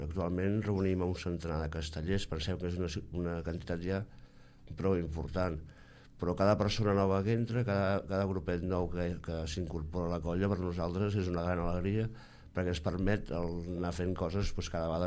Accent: L'Ametlla de Mar, Catalonia, Spain; nosaltres som una colla que som de la Cala, som una colla que som del poble

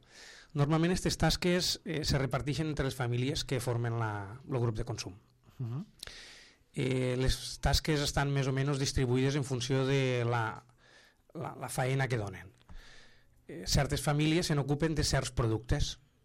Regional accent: Roquetes, Catalonia, Spain; I una família de Barcelona i una altra família que venim de Roquetes.

